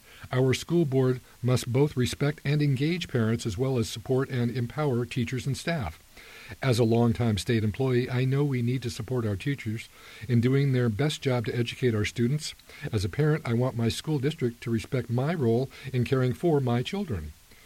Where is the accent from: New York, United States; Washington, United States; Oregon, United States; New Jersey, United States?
Oregon, United States; Salem; I was born and raised in Salem Kaiser and attended our schools.